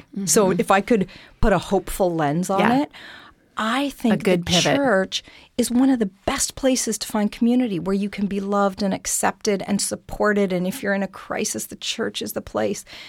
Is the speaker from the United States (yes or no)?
no; Canada; Yes. Yeah, I am Canadian.